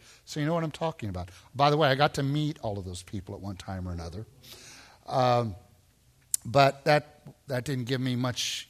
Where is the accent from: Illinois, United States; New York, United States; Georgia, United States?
Illinois, United States; Peoria; I'm just a boy from Illinois. I was born and raised near Peoria, Illinois. My mom and dad were hillbillies from Kentucky.